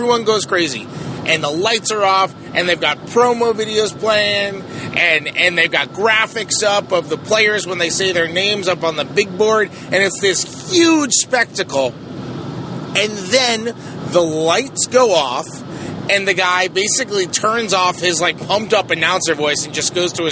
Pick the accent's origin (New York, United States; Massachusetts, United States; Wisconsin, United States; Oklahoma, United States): New York, United States; the equivalent that I make is it's the equivalent, I'm from New York